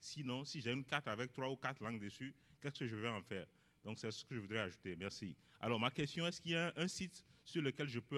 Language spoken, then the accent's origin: French; Benin; je viens du Bénin.